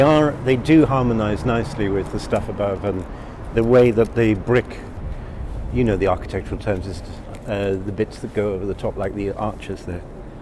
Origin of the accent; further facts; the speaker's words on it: Scotland, United Kingdom; Well, I was brought up in Scotland.